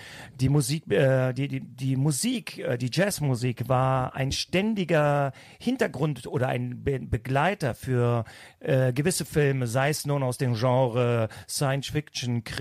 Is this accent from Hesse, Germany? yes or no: yes; Frankfurt am Main, Hesse, Germany; now in Düsseldorf, Germany; Aber ich bin dann in Düsseldorf gelandet. Und ursprünglich komme ich ja aus Francoforte, Frankfurt am Main. Also bin Frankfurter Bub